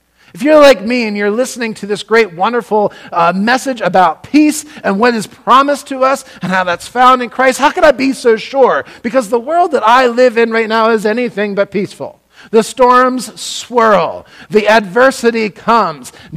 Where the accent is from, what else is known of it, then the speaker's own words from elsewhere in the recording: Lancaster, Pennsylvania, United States; I'm from Lancaster, Pennsylvania. We have a town in Lancaster, Pennsylvania called Ephrata.